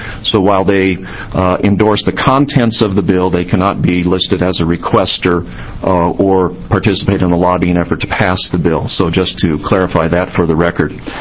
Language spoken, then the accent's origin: English; Malin, Oregon, United States; I grew up in Malin, Oregon, a wonderful potato country, best potatoes grown in the world.